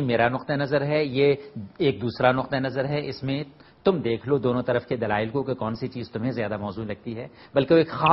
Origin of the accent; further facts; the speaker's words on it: Pakistan; میں خود جس معاشرے سے تعلق رکھتا ہوں اس معاشرے کے اندر بھی ظاہر ہے کہ پاکستان کا قانون ہے, لیکن سب سے بڑھ کر جس چیز کا احترام کیا جاتا ہے وہ یہ کہ فلاں معاملے میں میری پشتون ولی کیا کہتی ہے.